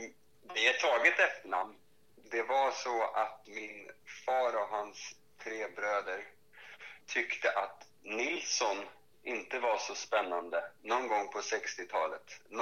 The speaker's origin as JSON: {"language": "Swedish", "town": "Lidingö", "region": "Stockholm County", "country": "Sweden", "tie": "born or raised there", "said": "Jag är född på Lidingö faktiskt."}